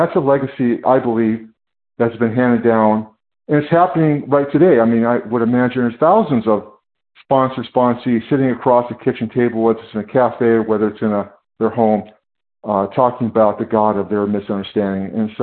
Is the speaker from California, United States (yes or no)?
yes; California, United States; I am from California.